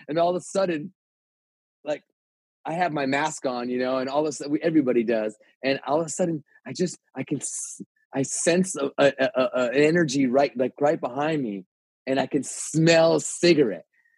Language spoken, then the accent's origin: English; Arizona, United States; He has been such a great representative for my home state, Arizona, where he's done so much for the communities there.